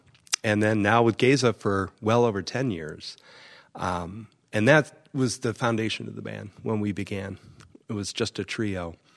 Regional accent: Buffalo, New York, United States; now in Lincoln, United States; I'm from Lincoln, Vermont these days, but I grew up in Buffalo.

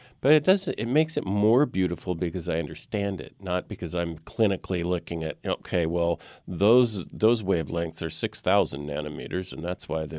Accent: Malibu, California, United States; I grew up in Malibu.

